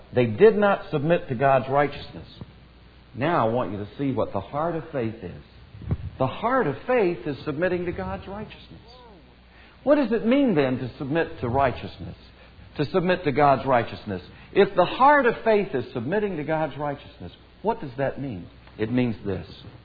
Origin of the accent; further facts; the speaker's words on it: Myrtle Beach, South Carolina, United States; the gospel is that I grew up in the First Presbyterian Church of Myrtle Beach, South Carolina, which did not preach the gospel at the time I was there.